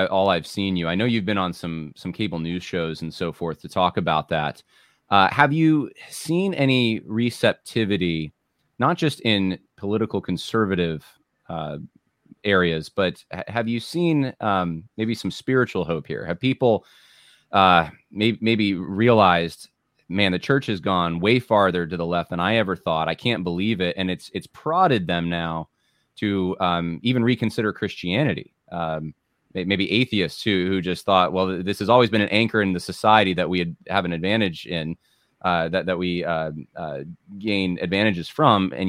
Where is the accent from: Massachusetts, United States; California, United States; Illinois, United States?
California, United States; Yeah, and I'm from California originally, so it hits home for me.